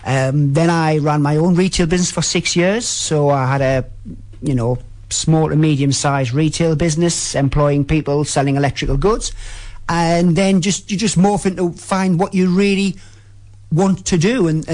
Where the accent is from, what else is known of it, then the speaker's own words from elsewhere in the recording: Sunderland, North East England, United Kingdom; I am actually from Sunderland, so I would be what's termed as a Mackham.